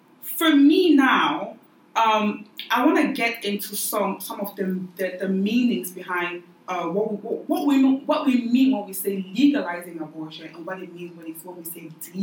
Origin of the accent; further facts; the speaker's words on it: Cameroon; I'm from Cameroon. We are from different countries.